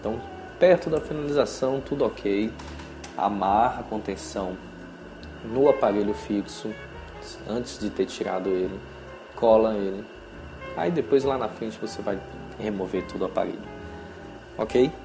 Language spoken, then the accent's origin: Portuguese; Bahia, Brazil; falei agora bem baiano, né? Vocês sabem que eu sou baiano e agora ficou bem claro isso aí.